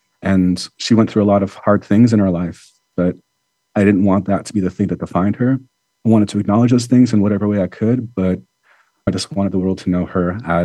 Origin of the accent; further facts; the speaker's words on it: Ferndale, United States; And growing up in Ferndale, I was surrounded by family, and that really shaped how I view the world